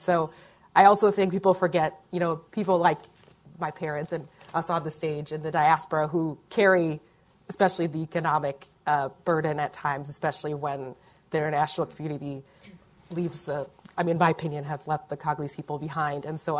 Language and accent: English; United States; And especially also being American, as a country that touts, wanting to stand for democracy and justice.